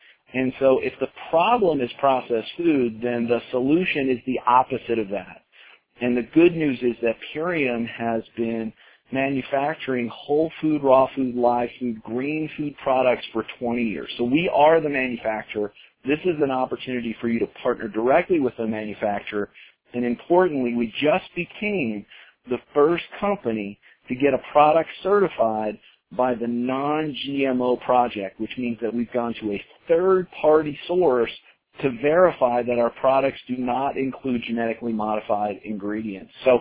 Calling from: Colorado, United States; I'm calling in from Colorado tonight.

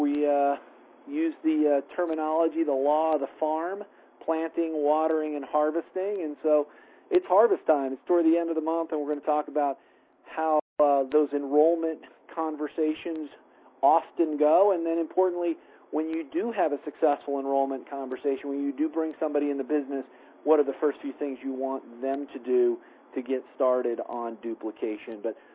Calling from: Colorado, United States; I'm calling in from Colorado tonight.

